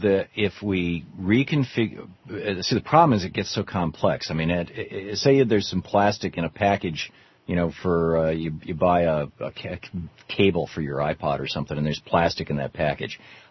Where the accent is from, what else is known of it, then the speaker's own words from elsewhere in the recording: Michigan, United States; you know, I grew up in Michigan and we were one of the first states to have a bottle bill